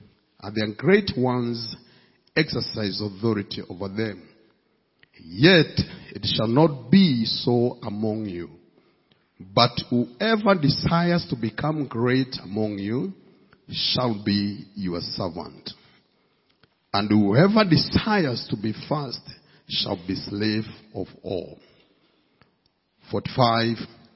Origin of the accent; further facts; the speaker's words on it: Kenya; I come from Kenya